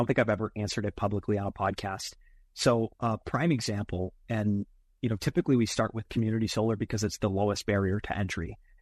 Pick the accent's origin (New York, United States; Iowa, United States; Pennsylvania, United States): New York, United States; my sister's a charge nurse at a major hospital in my hometown in central New York, down in the ER.